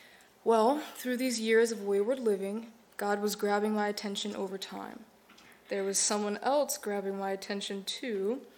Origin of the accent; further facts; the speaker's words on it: Chicago, Illinois, United States; now in Stockton, United States; We are originally from Chicago, but moved here 2 years ago after graduating college and getting married for a job opportunity and with hopes to escape the freezing winters.